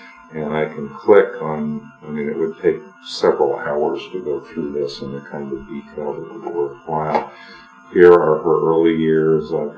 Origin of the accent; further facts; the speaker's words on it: New Jersey, United States; These were the years I was growing up in New Jersey.